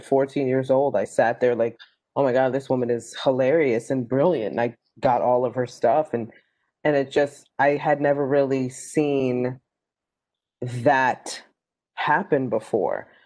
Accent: New York City, New York, United States; Yeah, I can definitely give you the highlight reel of growing up in the South Bronx. It was tough. But I think when you're from the neighborhood that's tough, you're not as scared of it.

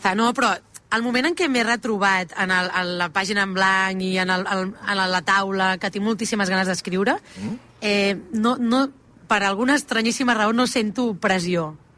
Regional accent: Barcelona, Catalonia, Spain; soc de Barcelona, tal.

